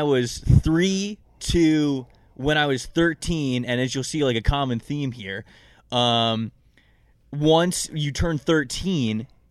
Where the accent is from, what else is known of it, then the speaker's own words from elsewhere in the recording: Bradenton, Florida, United States; I'm from Bradenton, Florida, which is just about an hour south near where Anna Maria Island is, if anybody knows that.